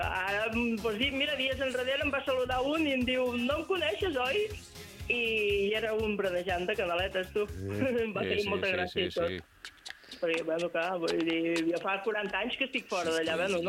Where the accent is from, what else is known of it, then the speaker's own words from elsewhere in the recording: Cabrera d'Igualada, Catalonia, Spain; Jo vaig néixer allà, Cabrera d'Igualada.